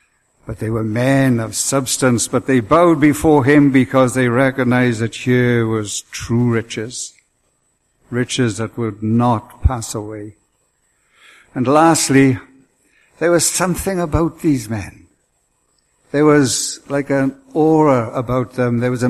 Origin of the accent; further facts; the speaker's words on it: United Kingdom; I've chosen this one not because I'm a Brit